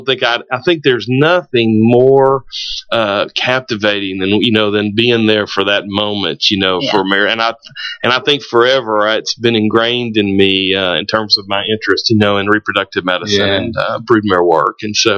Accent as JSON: {"language": "English", "town": "Versailles", "region": "Kentucky", "country": "United States", "tie": "born or raised there", "said": "I'm from Versailles. I was foaled and raised in Woodford County."}